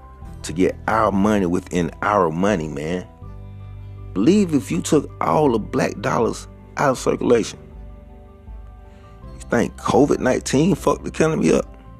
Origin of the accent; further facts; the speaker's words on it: Atlanta, Georgia, United States; I'm from Atlanta.